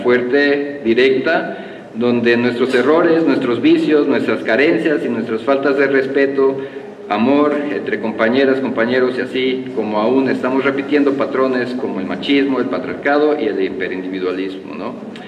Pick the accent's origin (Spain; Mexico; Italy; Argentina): Mexico; somos de México.